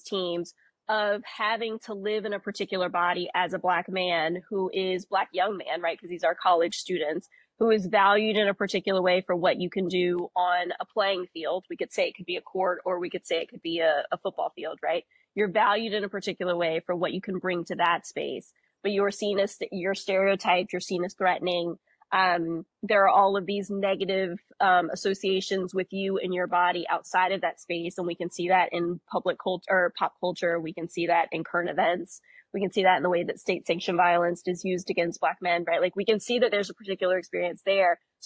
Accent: Greensboro, North Carolina, United States; living in North Carolina, growing up around Duke, UNC, State, Wake Forest. Oh. I grew up in Greensboro, so the ACC played there every year.

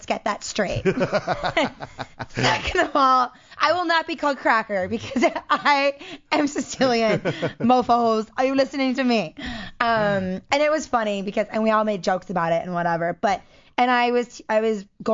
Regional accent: Baltimore, Maryland, United States; Except if you go where I grew up in Baltimore area, it's getting better, but it's still bad.

